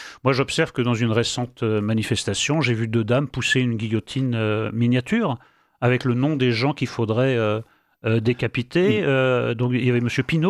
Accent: France; Nous sommes nombreux à ne pas avoir de problème, peut-être parce que nous sommes nous-mêmes des Français de souche

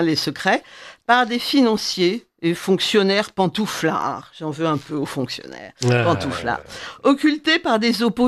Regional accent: Lyon, Auvergne-Rhône-Alpes, France; Je suis lyonnaise d'origine.

